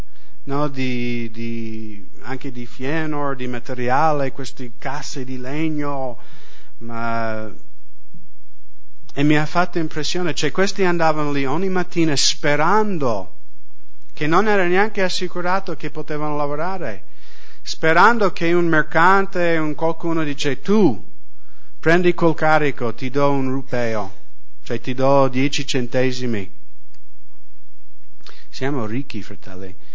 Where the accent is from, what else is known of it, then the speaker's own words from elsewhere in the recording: United States; noi viviamo in Europa occidentale, io vengo dagli Stati Uniti